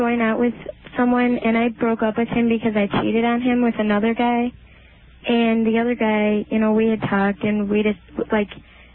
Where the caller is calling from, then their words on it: Homewood, Illinois, United States; Homewood.